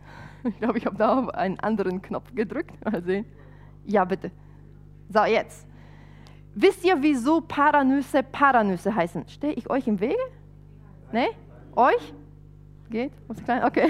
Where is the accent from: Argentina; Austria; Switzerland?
Argentina; now in Germany; wir sind beide ursprünglich Argentinier, sind dann 2005 ich und 2008 ist mein Mann dann nach Deutschland gekommen